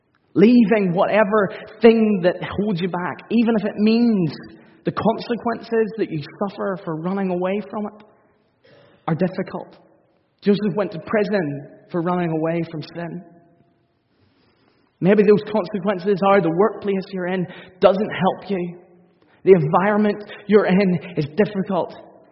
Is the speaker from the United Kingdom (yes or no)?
yes; Northern Ireland, United Kingdom; We're Northern Irish, after all. We beat ourselves up a lot more than many other cultures.